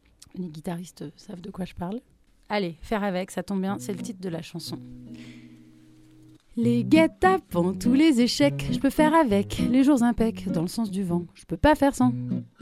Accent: Grenoble, Auvergne-Rhône-Alpes, France; now in Lyon, France; Je viens de Lyon. Enfin, je viens originairement de Grenoble, mais ça fait quelques années maintenant que j'habite à Lyon.

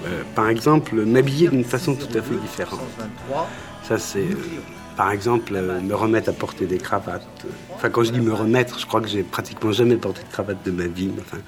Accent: Paris, Île-de-France, France; depuis que je suis parisien, depuis ma naissance

